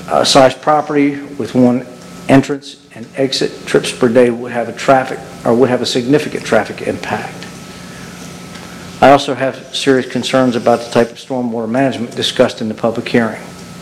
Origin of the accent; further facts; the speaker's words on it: Bethany Beach, Delaware, United States; I was born and raised in Bethany Beach and still live in that coastal area today.